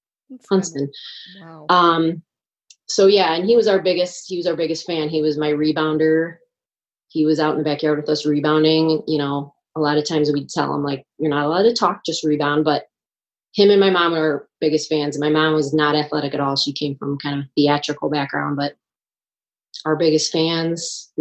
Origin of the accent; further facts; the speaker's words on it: Lakewood, Ohio, United States; We grew up in Lakewood.